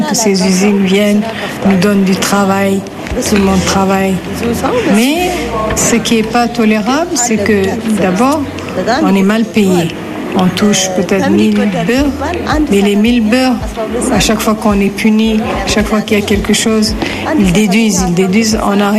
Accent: Dodola, Oromia, Ethiopia; je voudrais bien installer mon usine dans ma ville natale. Ça s'appelle Dodola, c'est dans la région du Arsi.

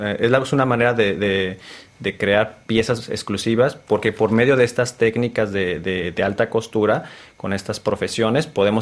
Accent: Mexico; Sí, es una manera que quiero rendirle homenaje a mi país. La melancolía y cómo se ve México desde afuera es más sensible.

